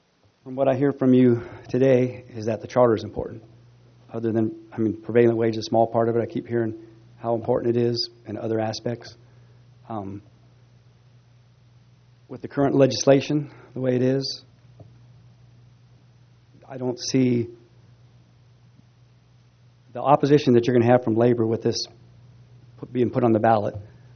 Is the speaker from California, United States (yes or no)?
yes; Santa Margarita, California, United States; from Santa Margarita.